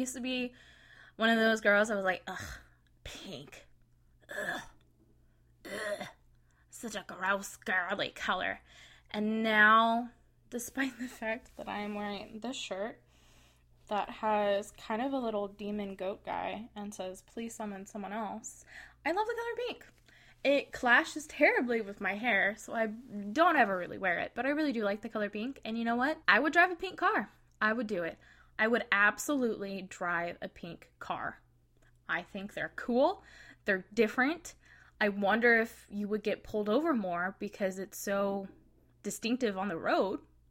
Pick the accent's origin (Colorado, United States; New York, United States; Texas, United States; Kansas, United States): Kansas, United States; Harrington; I grew up in Harrington, Kansas, and our two lakes put together, well, we had a lake and a reservoir.